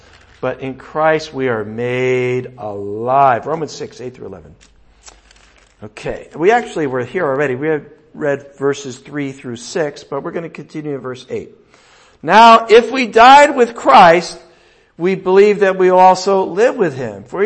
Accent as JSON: {"language": "English", "country": "United States", "said": "As an American, it's kind of hard."}